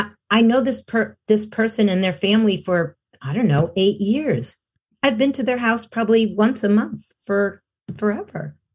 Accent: New York City, New York, United States; I grew up in New York City, so we're just walking in the streets, right?

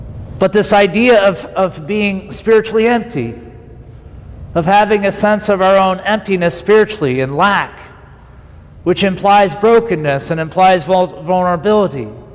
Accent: Vermont, United States; At least when I was raised in Vermont, there was culturally, that was the one thing in the family, you know, don't go on welfare.

